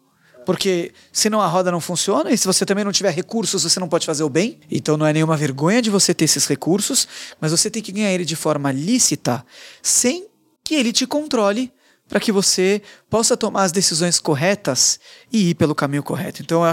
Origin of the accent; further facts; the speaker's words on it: São Paulo, Brazil; eu sou do Bom Retiro. E sou mesmo, eu sou Rabino do Bom Retiro